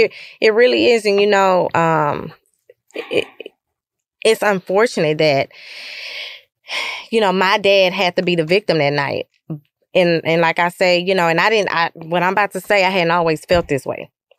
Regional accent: Lufkin, Texas, United States; I grew up in Lufkin, but I never really experienced any racial division

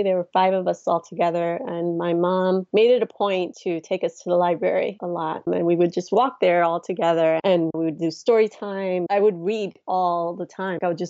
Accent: New York, United States; I grew up in New York and I would walk around with a pen and paper all the time writing stuff.

